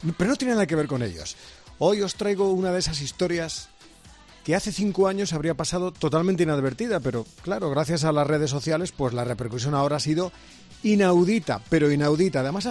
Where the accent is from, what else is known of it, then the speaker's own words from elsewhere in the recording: Spain; Hombre, a nosotros como españoles